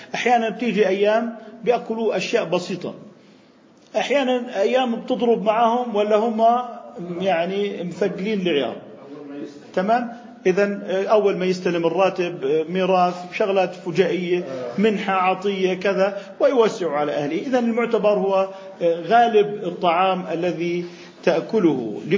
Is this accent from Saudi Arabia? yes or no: no; Jordan; يعني إحنا عندنا بالأردن خبز، الأرز